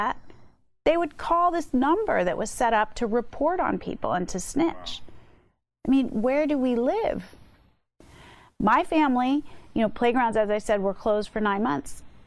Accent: East Coast, United States; I moved to San Francisco from the South Bay, although I'm from the East Coast, but I went to college in the South Bay. Moved to San Francisco in 1992, and I loved it.

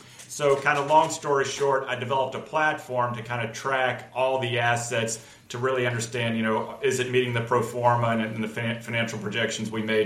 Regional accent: Pittsburgh, Pennsylvania, United States; now in Dallas, United States; Well, I'm originally from Pittsburgh, and I moved to Texas in 1994.

